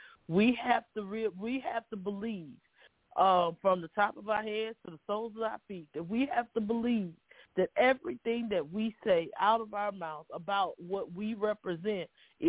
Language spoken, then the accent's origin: English; Houston, Texas, United States; You are in Houston. I'm originally from Houston. So H-Town is truly in the house and represented.